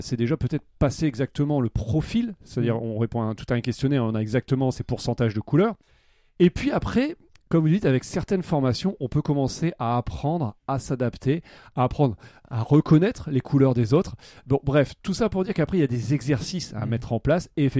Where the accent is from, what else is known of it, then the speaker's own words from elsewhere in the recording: Hauts-de-France, France; comme nous on est du Nord, on s'est dit on va se faire un beau challenge